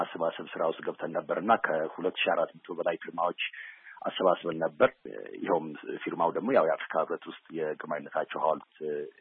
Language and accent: Amharic; United States; እሺ፣ ቀደም ሲል እንደተናገርከው ለአድማጮቻችን፣ እኔ አሜሪካን ሀገር ነው ተወልጄ ያደኩት። እዛ ተወልጄ ባድግም በቤተሰቦቼ ምክንያት የኢትዮጵያን ታሪክና ባህል እንዳከብር ለማክበር ችያለሁኝ፣